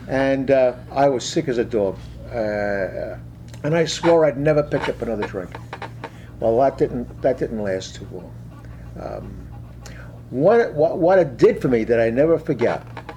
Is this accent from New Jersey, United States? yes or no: yes; Union City, New Jersey, United States; born there; I was born in Union City, New Jersey, October the 14th, 1939